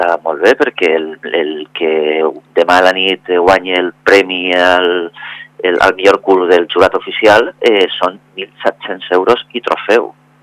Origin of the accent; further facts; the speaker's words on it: Vila-real, Valencian Community, Spain; sabeu que jo soc de Vila-real, que sí